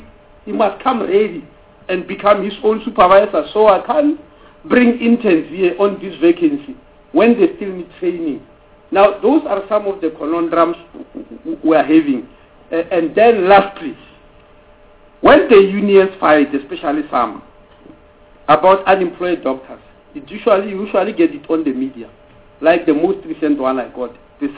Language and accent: English; South Africa; And I'm a South African